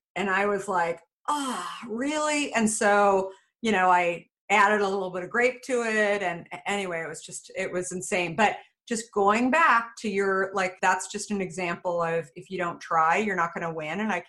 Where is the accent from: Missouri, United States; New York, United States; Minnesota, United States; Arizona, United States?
Arizona, United States; Phoenix; also born or lived in Scottsdale; I grew up in Phoenix, Scottsdale area, and it was at the local mall.